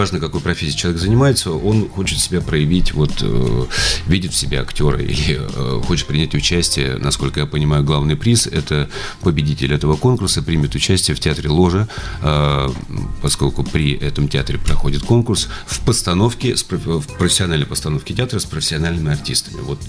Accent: Kemerovo, Kemerovo Oblast, Russia; also born or lived in Omsk; Я кемеровчанин, кратко. Я родился в Омске.

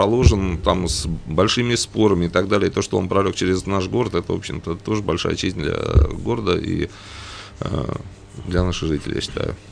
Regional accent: Uryupinsk, Volgograd Oblast, Russia; А знаете, я, наверное, больше из Урюпинска, да?

